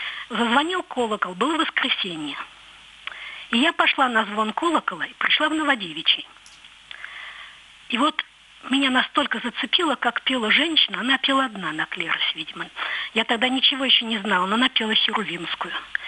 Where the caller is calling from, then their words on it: Perm, Perm Krai, Russia; Я звоню из Перми